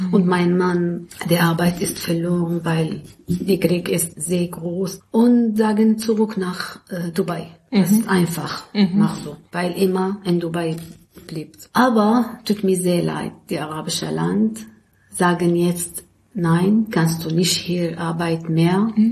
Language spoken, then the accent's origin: German; Damascus, Damascus Governorate, Syria; German is a second language; moved away as an adult; now in Germany; Ich komme aus Syrien, aus Damaskus und ich bin 56 Jahre alt. Ich bin verheiratet, ich habe zwei Kinder und ich bin in Deutschland seit ungefähr 6 Jahren gekommen.